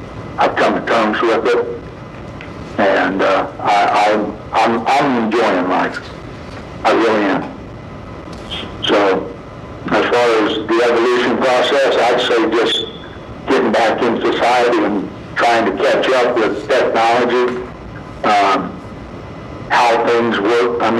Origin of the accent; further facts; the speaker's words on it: Marion, Ohio, United States; There's a lot of people that I grew up with in Marion, Ohio, because that's where I was born